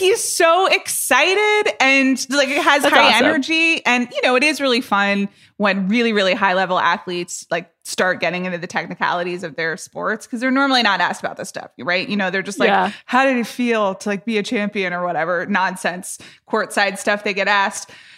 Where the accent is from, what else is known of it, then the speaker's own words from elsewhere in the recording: Atlanta, Georgia, United States; I grew up watching this stuff. I grew up in Atlanta. I was 12 years old when the Olympics were held in Atlanta.